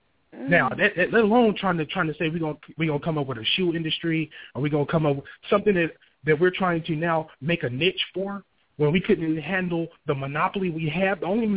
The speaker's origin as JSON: {"language": "English", "town": "Pasadena", "region": "California", "country": "United States", "tie": "born or raised there", "said": "Me being here, I grew up in Pasadena. Everybody knew there was one place to go get the black hair care products. It was on the corner of Lake and Orange Grove."}